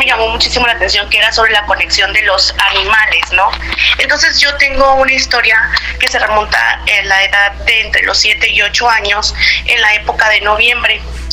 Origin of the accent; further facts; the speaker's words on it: Veracruz, Mexico; y soy de Veracruz